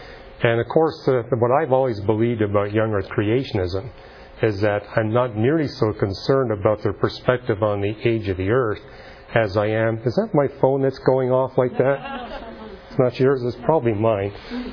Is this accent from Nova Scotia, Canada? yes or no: no; British Columbia, Canada; And I talked about how I was raised in British Columbia.